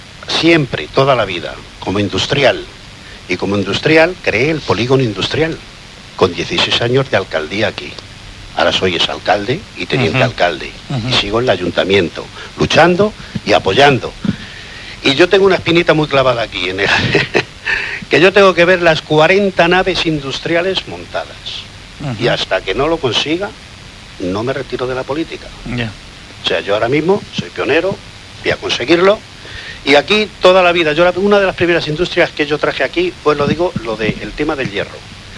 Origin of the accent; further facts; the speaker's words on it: Madrid, Community of Madrid, Spain; Soy de Madrid.